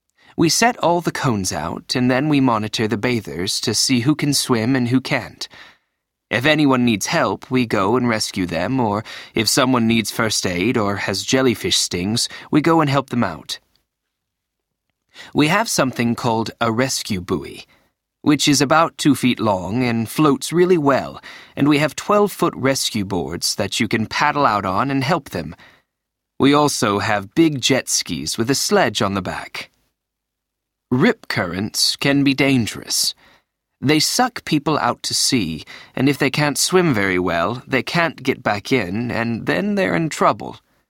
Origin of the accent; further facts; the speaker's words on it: England, United Kingdom; moved away as an adult; now in Miami Beach, United States; I'm a lifeguard on Miami Beach. I came over from England and got married here.